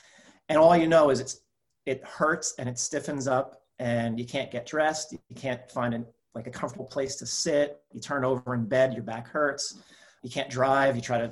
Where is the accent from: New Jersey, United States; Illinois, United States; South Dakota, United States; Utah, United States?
New Jersey, United States; I am from New Jersey, suburban New Jersey, and I was always playing sports as I was young.